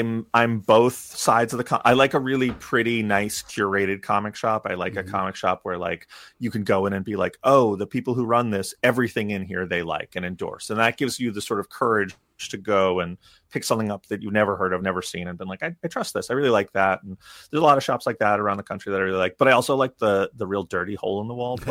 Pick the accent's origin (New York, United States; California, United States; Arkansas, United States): New York, United States; Because I'm from New York. I don't know how to drive.